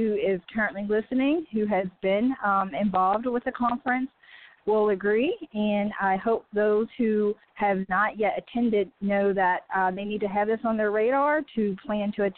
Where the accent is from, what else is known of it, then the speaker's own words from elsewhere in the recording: Pittsburgh, Pennsylvania, United States; she's from Pittsburgh, my hometown